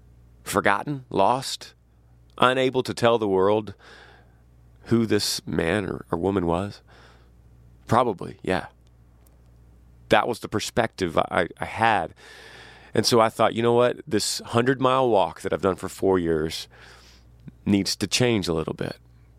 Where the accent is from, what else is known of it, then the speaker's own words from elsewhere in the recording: Texas, United States; a place I had never been as a Texan.